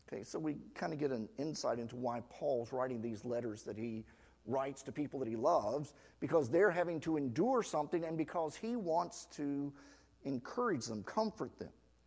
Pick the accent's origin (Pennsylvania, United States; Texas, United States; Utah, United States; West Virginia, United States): West Virginia, United States; We're from West Virginia. He goes, we don't get many people from West Virginia here. We're like, why not? I mean, we're in West Virginia.